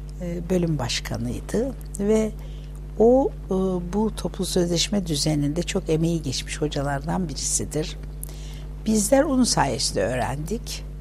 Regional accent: Bahçe, Adana, Turkey; moved away as an adult; also born or lived in Kozan / Istanbul; Ben Adana doğumluyum. Adana Kuzan ilçesinde doğdum. Adana'nın Bahçe ilçesinde büyüdüm. Sonra ortaokul ve liseyi de Adana Kız Lisesi'nde okudum yatılı olarak. Sonra İstanbul'a geldim.

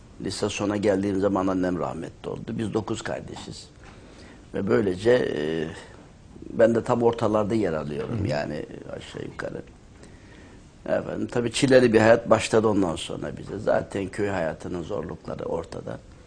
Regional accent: Şıhlı, Kayseri, Turkey; Ben memleketim Kayseri, Develi ilçesinden bir kasabasından, Şıhlı kasabasından. Orada ilkokulu falan orada okudum.

